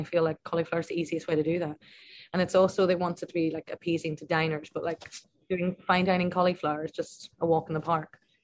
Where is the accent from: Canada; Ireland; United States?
Ireland; Again, I'm Irish.